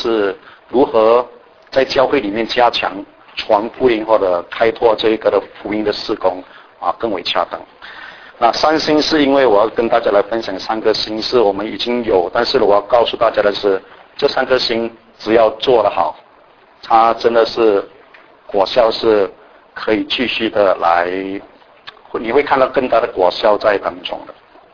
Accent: Malaysia; moved away as an adult; now in United States; 我3年半前我来美国这里服事我从马来西亚过来了。

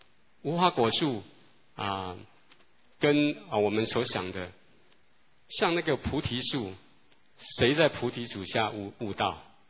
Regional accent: China; 我们中国人很盼望说可以有天人合一的这样的梦想。

